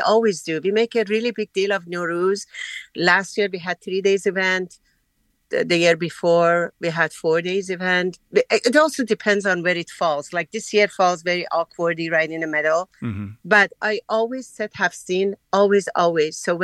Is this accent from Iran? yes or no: yes; Isfahan, Iran; English is a second language; I grew up in Isfahan